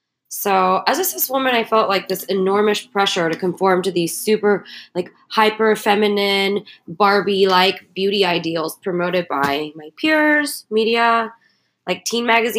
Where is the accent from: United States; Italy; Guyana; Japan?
Japan; Tokyo; I grew up in Tokyo, Japan, where I attended a public and private school.